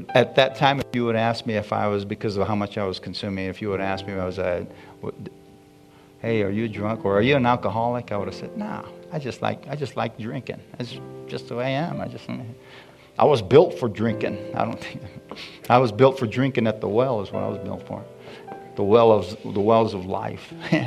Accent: Bisbee, Arizona, United States; I remember when I was a young man growing up in Bisbee, Arizona.

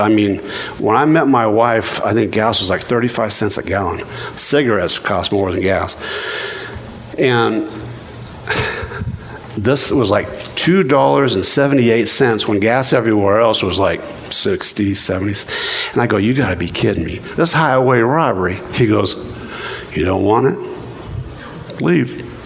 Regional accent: Oregon, United States; And, you know, I'm from Oregon, so I was used to, you know, people come out and pumping your gas for you.

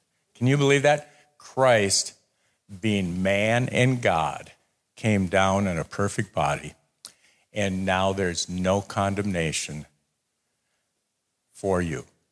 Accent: Minnesota, United States; I grew up in Minnesota. The only poisonous things we have are poison ivy and mosquitoes are harassment.

